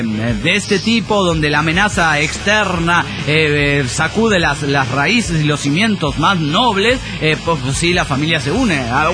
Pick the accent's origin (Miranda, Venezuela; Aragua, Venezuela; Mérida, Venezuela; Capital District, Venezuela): Aragua, Venezuela; Turmero; de Turmero, Venezuela.